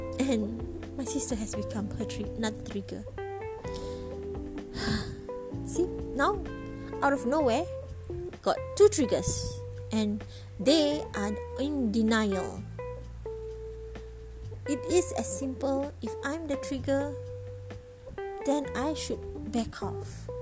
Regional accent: Kuala Lumpur, Malaysia; I'm from Malaysia, Kuala Lumpur, Malaysia.

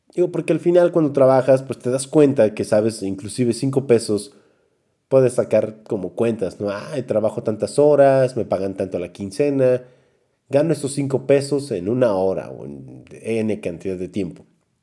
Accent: Tula, Hidalgo, Mexico; Aquí en Tula, Hidalgo, soy de Tula, Hidalgo.

